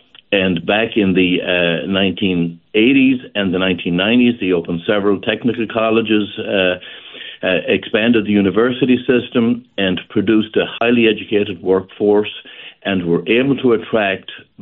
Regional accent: Ireland; moved away as an adult; now in United States; I've been here since 1971, which will tell you that I am an American at this point. I have been away from Ireland for a very long period of time

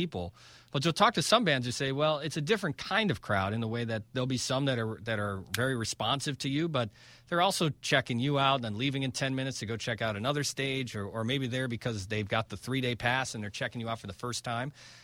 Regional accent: Chicago, Illinois, United States; you know, it's funny being a Chicagoan, I listen to your music and I love it.

